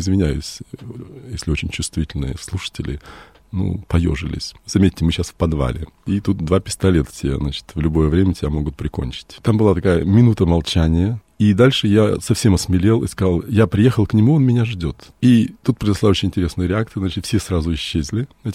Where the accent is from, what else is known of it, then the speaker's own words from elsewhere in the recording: Australia; я не иностранец, вообще-то я из Австралии.